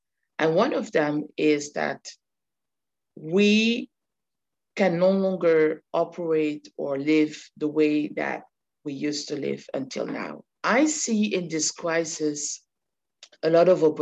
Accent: Ghent, Flanders, Belgium; first language Dutch; English is a second language; I'm born and raised in Belgium, in a city called Ghent. So I went to school in Dutch, and then I moved to Brussels capital because I wanted to have my independence.

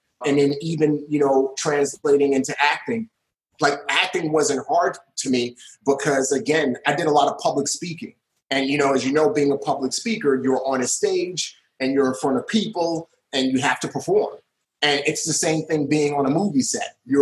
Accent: New York City, New York, United States; You know, growing up in the Bronx is a very, very hard environment to live in.

